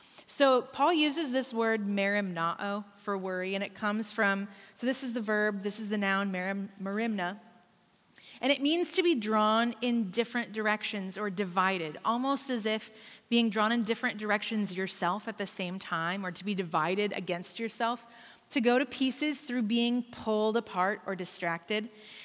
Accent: Iowa, United States; I grew up here in Iowa, moved to Seattle, and did student ministry with a friend's dad at a church out there.

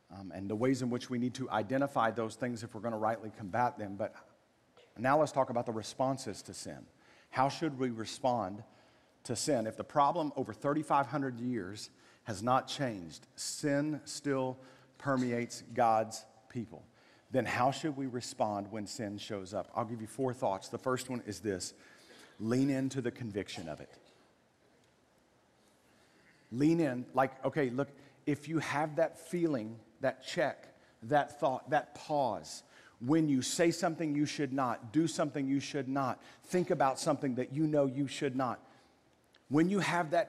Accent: Waco, Texas, United States; I can remember growing up in Waco, spending the night at a friend's house

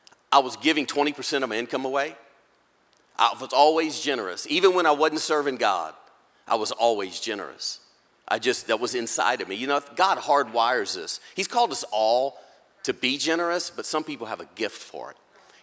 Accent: Louisiana, United States; Well, I'm born and raised in South Louisiana, and, you know, Louisiana's known for a lot of colorful things.

